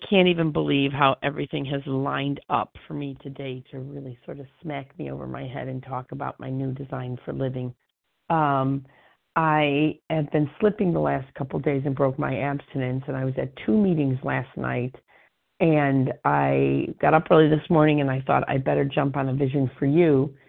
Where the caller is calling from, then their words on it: Chicago, Illinois, United States; and I'm calling from Chicago, Illinois.